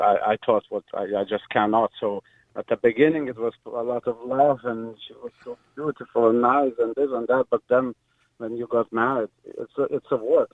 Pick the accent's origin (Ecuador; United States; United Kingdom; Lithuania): Lithuania; English is a second language; I'm originally from Lithuania